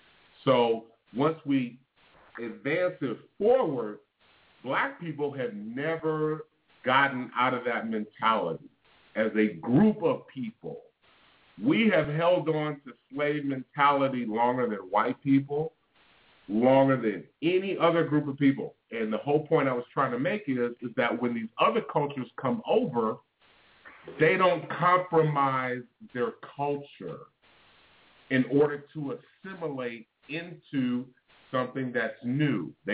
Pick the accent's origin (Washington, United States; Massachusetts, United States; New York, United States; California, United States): California, United States; Oh, trust me, I'm from Northern California.